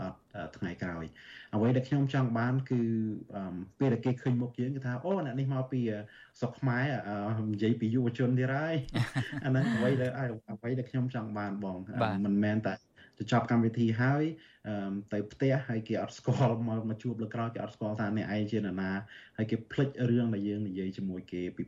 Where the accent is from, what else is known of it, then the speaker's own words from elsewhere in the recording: United States; ដោយសារខ្ញុំធំធាត់នៅសហរដ្ឋអាមេរិក